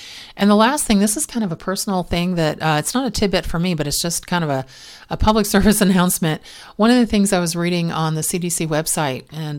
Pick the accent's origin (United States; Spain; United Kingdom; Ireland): Ireland; I'm an Irish woman, which means I get lots of freckles